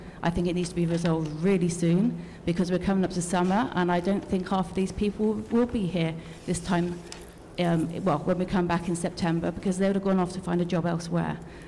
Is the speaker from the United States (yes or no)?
no; United Kingdom; moved away as an adult; I'm actually British, as you can tell by my accent.